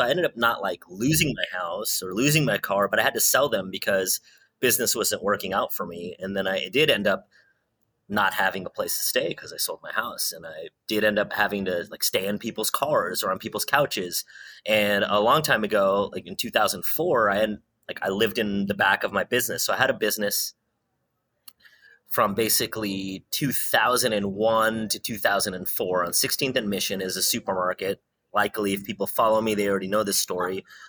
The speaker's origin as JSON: {"language": "English", "town": "San Francisco", "region": "California", "country": "United States", "tie": "born or raised there", "said": "So I was born in San Francisco, born and raised, and I stayed in San Francisco even all the way through till now."}